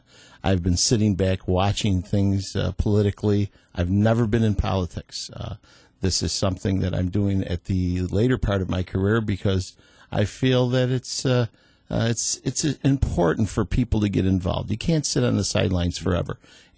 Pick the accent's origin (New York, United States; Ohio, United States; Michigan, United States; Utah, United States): New York, United States; Utica; I'm born and raised in the Utica area. I've been a Oneida County resident my whole life